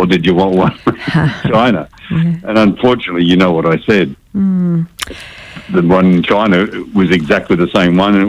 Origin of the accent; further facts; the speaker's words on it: Australia; as much as I hate saying it as an Australian